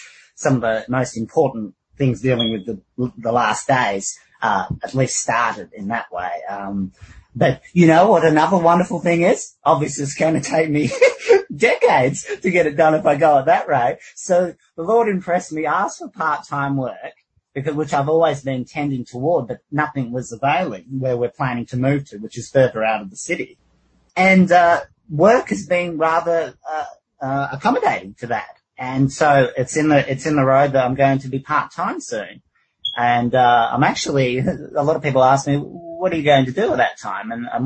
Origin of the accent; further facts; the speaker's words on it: Australia; accent: Australian; I really didn't know I had an Aussie accent until talking to you guys and girls.